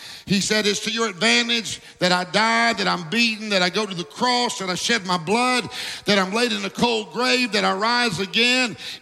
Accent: the South, United States; But y'all know I'm from the South and I barely speak English.

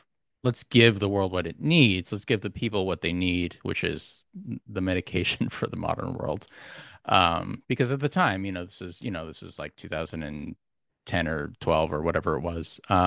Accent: Queens, New York, United States; now in Connecticut, United States; So I'm actually I'm originally from New York, from Queens, New York

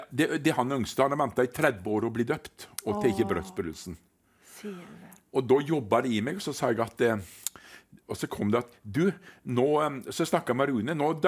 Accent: Kvitsøy, Rogaland, Norway; Ja, du, jeg er fra Kvitsøy.

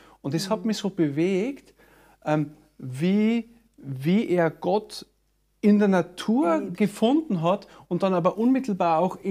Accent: Innsbruck, Tyrol, Austria; Ich bin in einer Gemeinde groß geworden in Innsbruck

